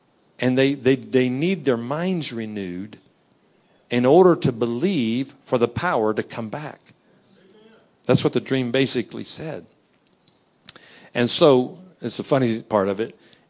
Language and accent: English; Louisiana, United States; Remember, I'm from Louisiana, right?